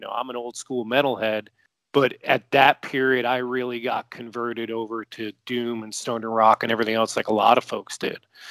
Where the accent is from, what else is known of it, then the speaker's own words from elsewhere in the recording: Parsippany, New Jersey, United States; I grew up in Parsippany, New Jersey, where I'm gonna lay claim to fame to.